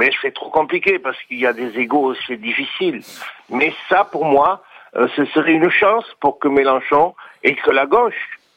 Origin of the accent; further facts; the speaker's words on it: La Courneuve, Île-de-France, France; Bonjour, je suis de la Courneuve.